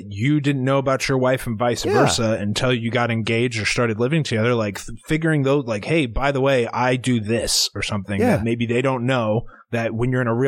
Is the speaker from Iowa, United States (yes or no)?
yes; Iowa, United States; We're from Iowa.